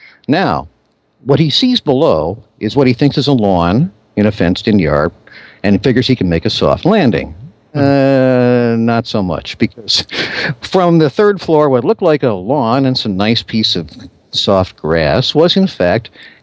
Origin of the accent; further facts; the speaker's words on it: Chicago, Illinois, United States; a 35-year-old man from the near north side of my hometown, Chicago